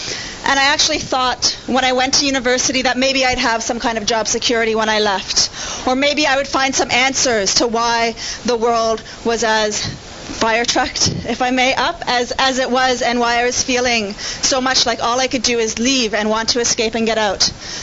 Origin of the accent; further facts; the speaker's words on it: Guelph, Ontario, Canada; Because I grew up in Guelph